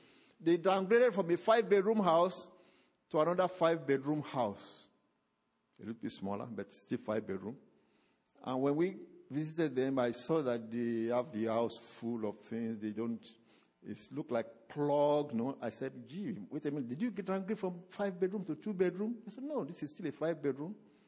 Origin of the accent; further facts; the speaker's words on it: Nigeria; We come from Nigeria, from Africa, from other places.